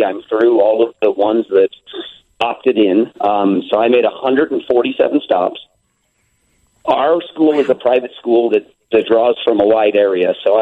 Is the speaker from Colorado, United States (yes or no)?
yes; Lakewood, Colorado, United States; I'm from Lakewood, Colorado. She's a long time friend of mine from Lakewood who happens to live just 5 miles from me now